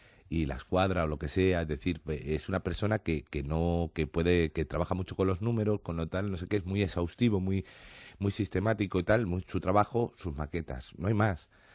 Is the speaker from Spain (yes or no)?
yes; Spain; Somos actores españoles, en un sentido somos latinos, como los italianos, tenemos una serie de gestos muy distintos